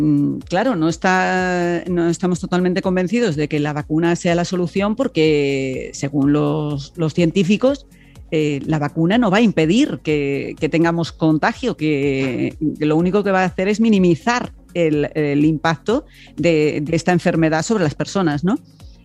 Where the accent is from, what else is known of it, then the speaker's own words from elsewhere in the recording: Canary Islands, Spain; Aunque somos españoles todos, aunque es España todo, Canarias se ve siempre desde un prisma diferente